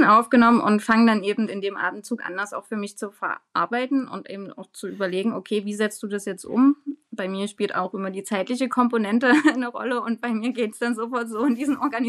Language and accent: German; Dresden, Saxony, Germany; ich komme aus Dresden, ich bin bindungsstärkende Trageberaterin